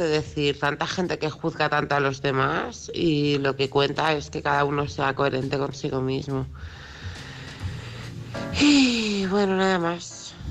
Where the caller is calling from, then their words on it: Barcelona, Catalonia, Spain; de Barcelona